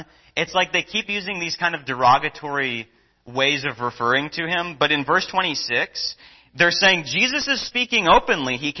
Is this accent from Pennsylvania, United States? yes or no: yes; Philadelphia, Pennsylvania, United States; But yeah, I'm from Philly. Go Eagles, Barry.